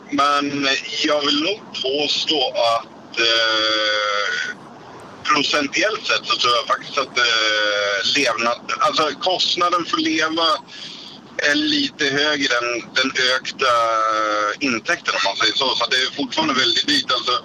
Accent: Småland, Sweden; also born or lived in Norway; Alltså problemet är att jag pratar svosk. Jag är ju smålänning egentligen, så jag kan inte säga R.

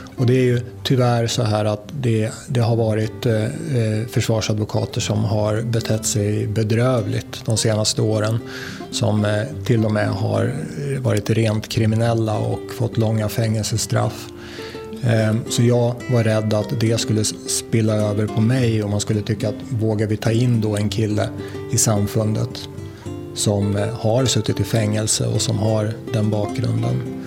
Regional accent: Stockholm, Stockholm County, Sweden; Stockholm är min hemstad och jag ville hem till Stockholm.

